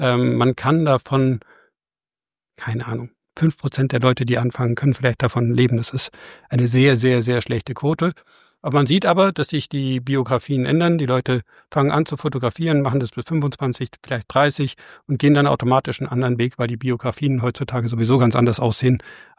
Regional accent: Augsburg, Bavaria, Germany; Und ich komme ja aus Augsburg

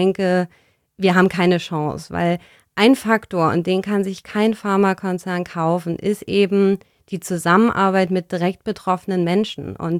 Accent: Berlin, Germany; bin ich in Berlin aufgewachsen

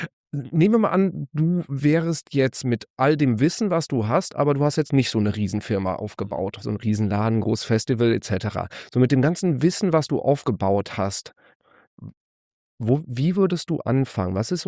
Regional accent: Cologne, North Rhine-Westphalia, Germany; Als Kölner kennt man Deiters.

